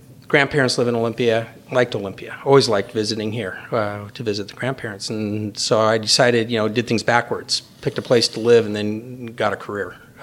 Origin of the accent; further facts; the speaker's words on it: Williams Lake, British Columbia, Canada; born or raised there; also born or lived in St. Louis, United States